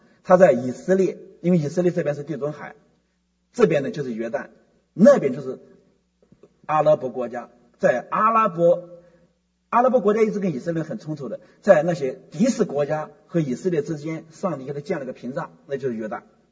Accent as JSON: {"language": "Chinese", "country": "China", "said": "我想我们中国人都以吃外国东西为荣"}